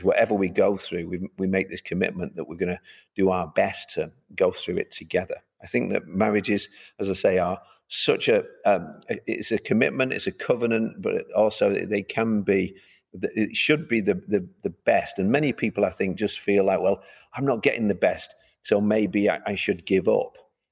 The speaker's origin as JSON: {"language": "English", "town": "Manchester", "region": "North West England", "country": "United Kingdom", "said": "I'm from Manchester originally. I was a police officer here for over 10 years."}